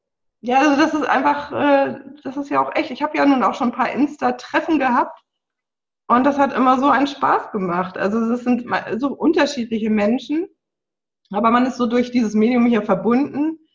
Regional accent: Hamburg, Germany; moved away as an adult; Ich bin Hamburgerin, ne, habe da meine, sag ich mal, Jugend und also bis Mitte 20, sag ich mal, da gewohnt

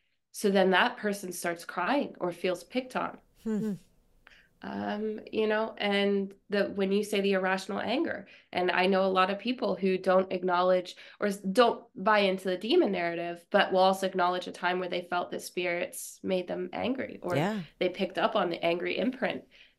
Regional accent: Pennsylvania, United States; I'm from Pennsylvania originally, actually.

